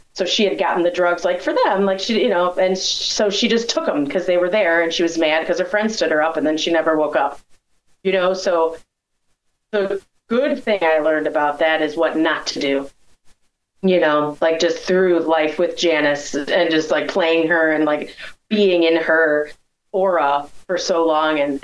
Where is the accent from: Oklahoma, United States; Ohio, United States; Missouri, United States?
Ohio, United States; Cleveland; I grew up in Cleveland, Ohio at Playhouse Square, and I got the gig.